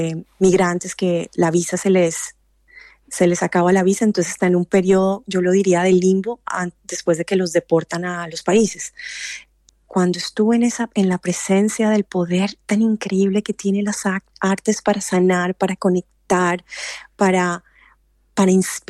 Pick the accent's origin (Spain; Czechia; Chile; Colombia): Colombia; En la época en que yo estaba en Colombia y me crié en Colombia, ha sido un país muy difícil